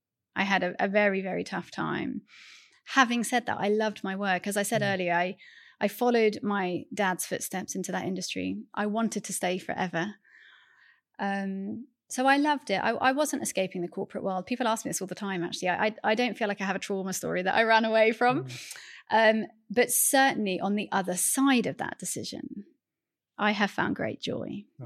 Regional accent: United Kingdom; now in Kuala Lumpur, Malaysia; But I've been gone for a very long time. So when people ask me, where are you from? I find it quite a hard question. And nowadays I say, well, my passport is British.

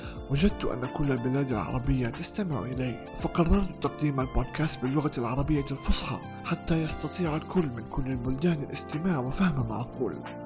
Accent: Palestine; accent: Palestinian Arabic; كنت أتحدث باللهجة العامية، باللهجة الفلسطينية العامية.

